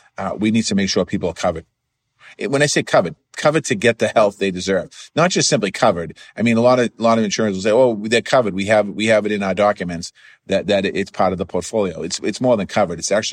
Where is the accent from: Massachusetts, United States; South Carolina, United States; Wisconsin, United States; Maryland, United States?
Massachusetts, United States; Boston; I come from Boston